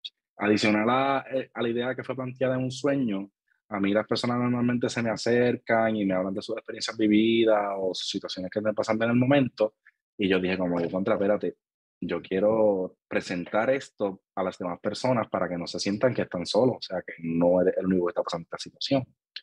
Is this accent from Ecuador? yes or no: no; Vega Baja, Puerto Rico; now in San Juan, Puerto Rico; Pero yo soy ciudadano de Vega Baja. Actualmente vivo en San Juan porque yo trabajo y estudio por acá.